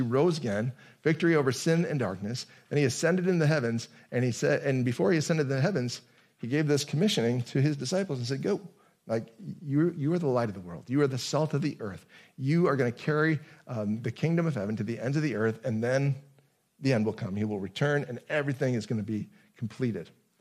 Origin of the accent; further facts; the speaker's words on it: United States; Like, I'm an American. I live in something that doesn't sound like America.